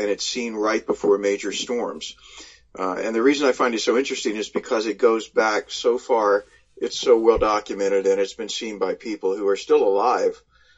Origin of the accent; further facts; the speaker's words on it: Georgetown, South Carolina, United States; It's a little town on the coast of South Carolina called Georgetown, South Carolina.